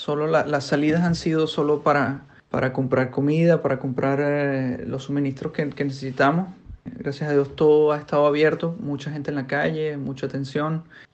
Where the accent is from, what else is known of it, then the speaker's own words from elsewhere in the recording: Venezuela; also born or lived in China; now in Dnipro, Ukraine; Pero sí, así fue como llegué a China. Así fue como salí de Venezuela.